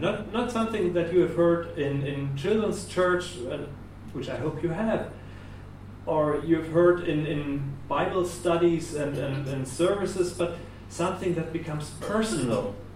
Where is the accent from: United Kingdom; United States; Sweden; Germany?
Germany; my hometown in Germany is just a couple of kilometers away from where Luther was born, Martin Luther.